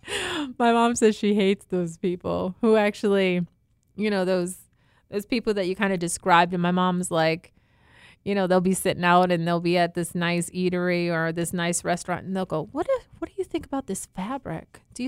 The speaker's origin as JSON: {"language": "English", "region": "New England", "country": "United States", "tie": "born or raised there", "said": "I grew up in New England. I know how it"}